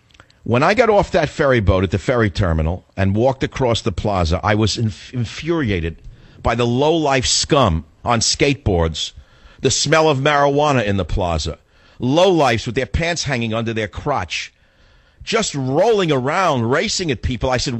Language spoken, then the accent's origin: English; San Francisco, California, United States; Incidentally, speaking of my hometown of San Francisco, which I love very much